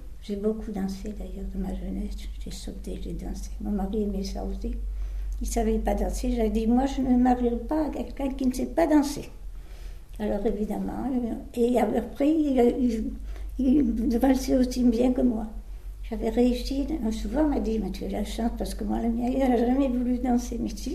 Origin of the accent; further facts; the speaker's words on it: Brest, Brittany, France; born there; Je suis née à Brest en 1920, où j'ai exercé le métier de coiffeuse.